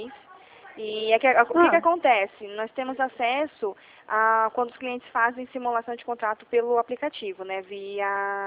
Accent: Atibaia, São Paulo, Brazil; Eu sou de Atibaia.

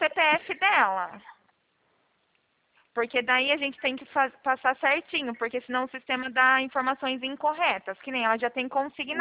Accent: São Paulo, Brazil; Isso, na verdade, eu sou daqui do interior de São Paulo

